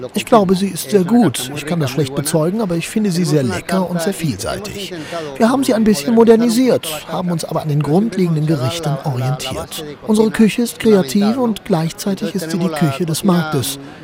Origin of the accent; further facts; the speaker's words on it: Almería, Andalusia, Spain; Genau, und ich bin aus Andalusien.